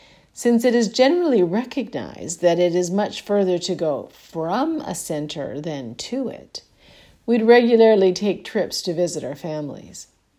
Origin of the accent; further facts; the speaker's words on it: Toronto, Ontario, Canada; Growing up in Toronto, everyone seemed remote.